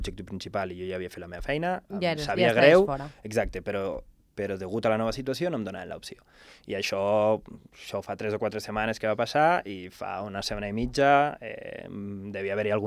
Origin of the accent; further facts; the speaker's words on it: Andorra; Soc d'Andorra, un país molt petit, entre Espanya i França, tal, i...